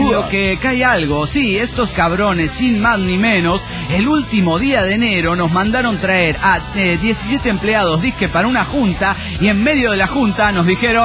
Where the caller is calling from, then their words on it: Cochabamba, Bolivia; de Cochabamba, Bolivia.